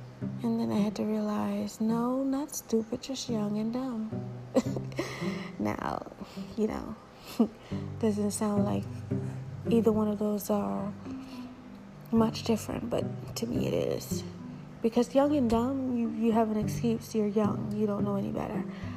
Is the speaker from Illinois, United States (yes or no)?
no; Florida, United States; born there; I was born in Florida, which meant that I could live in America. I came from an island, a dot on a map